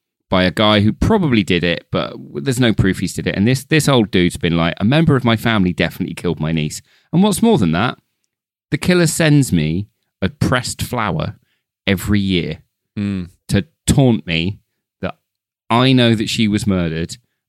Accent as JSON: {"language": "English", "country": "United Kingdom", "said": "All right, no, we're British, mate. It's Tuesday, isn't it?"}